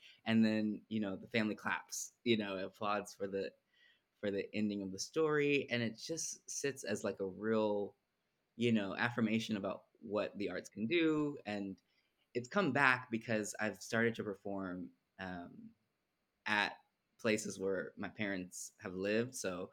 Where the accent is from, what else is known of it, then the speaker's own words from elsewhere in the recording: Alameda, California, United States; my parents were both raised in San Francisco, and then my brother and I were raised in the East Bay in this small town called Alameda